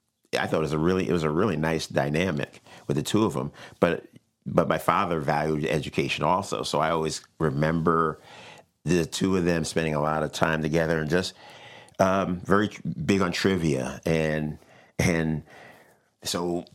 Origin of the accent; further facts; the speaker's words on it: West Haven, Connecticut, United States; West Haven. Pretty much all my life, West Haven Middle School, High School.